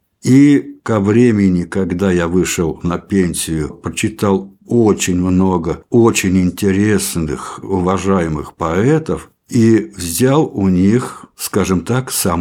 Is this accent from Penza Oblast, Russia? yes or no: no; Veliky Ustyug, Vologda Oblast, Russia; Я родился в Вологодской области, рядом с городом Великий Устюг. Потом мать по какой-то причине меня где-то с 8 месяцев отдала в детский дом, который как раз и находился в городе Великий Устюг.